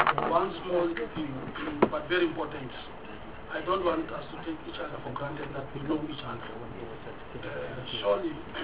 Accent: Eastern Cape, South Africa; I come from Eastern Cape. My home base.

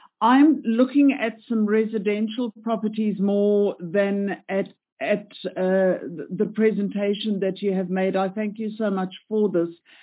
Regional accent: Gauteng, South Africa; I am from Gauteng

